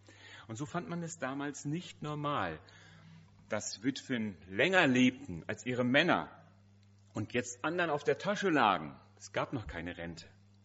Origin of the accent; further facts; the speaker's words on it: Oberhausen, North Rhine-Westphalia, Germany; Das entspricht so in etwa der Größe von Oberhausen, wo ich herkomme